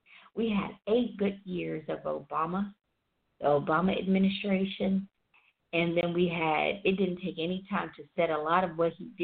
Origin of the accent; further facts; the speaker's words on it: Tennessee, United States; From where I'm from the southern area, I'm from Tennessee